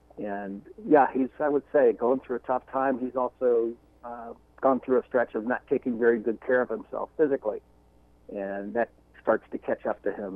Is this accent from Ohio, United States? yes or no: yes; Cleveland, Ohio, United States; We're both from Cleveland, Ohio.